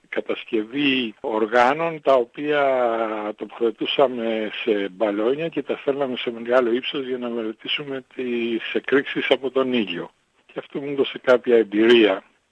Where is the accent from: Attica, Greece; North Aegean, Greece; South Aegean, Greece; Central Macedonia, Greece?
North Aegean, Greece; Chios; Και ξέρετε, εγώ είμαι από τη Χίο